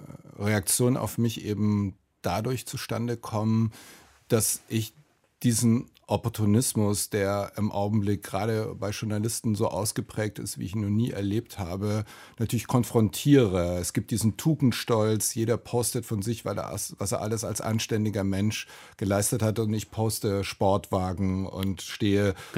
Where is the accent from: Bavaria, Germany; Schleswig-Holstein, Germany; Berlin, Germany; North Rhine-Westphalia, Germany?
Bavaria, Germany; Als Franke